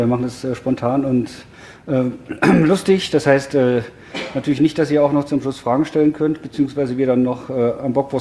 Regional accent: Weimar, Thuringia, Germany; Ich komme aus Weimar.

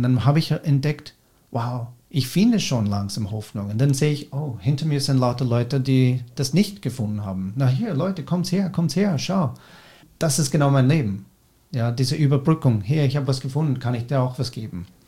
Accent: United States; German is a second language; Ich habe keine Möglichkeiten gehabt in Amerika, wo ich herkomme.

